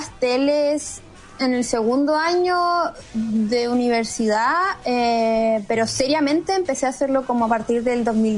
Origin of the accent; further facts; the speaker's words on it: Concepción, Biobío, Chile; moved away as an adult; now in Vancouver, Canada; Sí, soy de Conce.